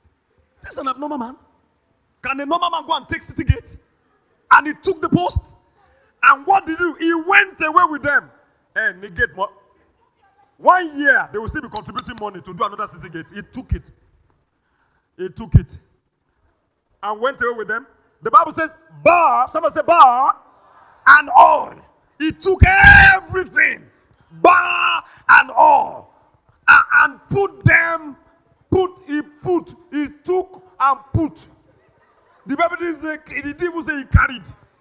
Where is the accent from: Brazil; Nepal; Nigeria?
Nigeria; Ibadan, Oyo; Man, I grew up in the hood. I grew up in Mokola.